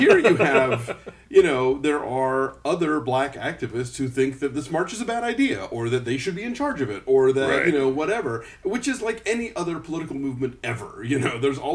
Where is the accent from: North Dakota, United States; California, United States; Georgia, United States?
Georgia, United States; Atlanta; I grew up in the South, you know, when Lester Maddox was still around.